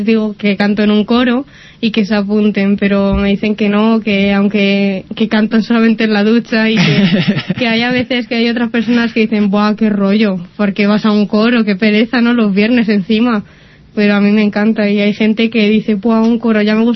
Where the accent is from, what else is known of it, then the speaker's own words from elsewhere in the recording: Griñón, Community of Madrid, Spain; Me parece sí, que sí, soy de Griñón.